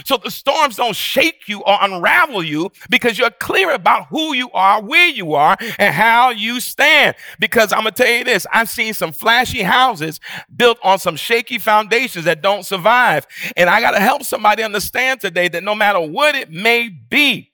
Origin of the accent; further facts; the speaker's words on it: New York, United States; I remember in North Carolina one year, and I'm from New York, so this is the wildest thing.